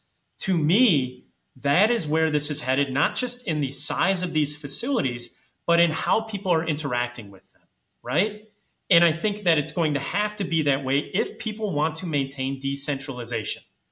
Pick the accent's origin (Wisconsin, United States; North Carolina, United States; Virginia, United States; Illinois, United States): Wisconsin, United States; I'm from Wisconsin. So those of you who are unaware of Wisconsin, big beer state.